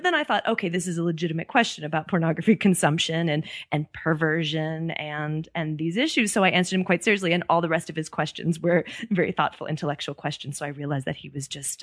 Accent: Netherlands; English is a second language; I mean, I come from the Netherlands

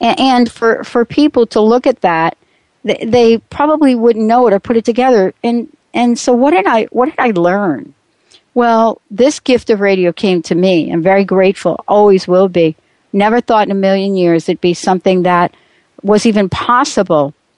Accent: East Coast, United States; You know, I'm from the East Coast.

